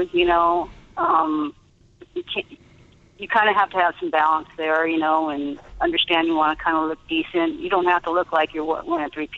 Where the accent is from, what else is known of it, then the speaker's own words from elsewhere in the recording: California, United States; But I'm from Northern California, and I definitely know all about Chuck Smith